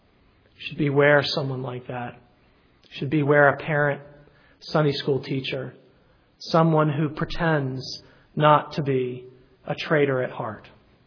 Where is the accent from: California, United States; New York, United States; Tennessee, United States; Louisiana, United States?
Tennessee, United States; And I call him a volunteer not because I'm from Tennessee, the volunteer state